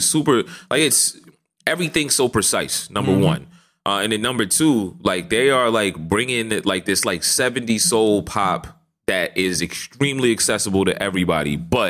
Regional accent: Hagerstown, Maryland, United States; I'm from Maryland. I'm from Hagerstown, Maryland. So our west of Baltimore. So western Maryland.

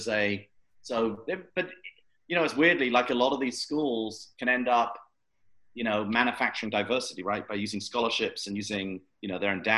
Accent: London, United Kingdom; So it was a very different than growing up in South London.

